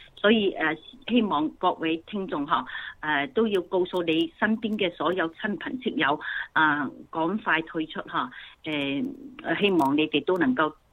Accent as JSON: {"language": "Cantonese", "country": "China", "said": "我哋中國人"}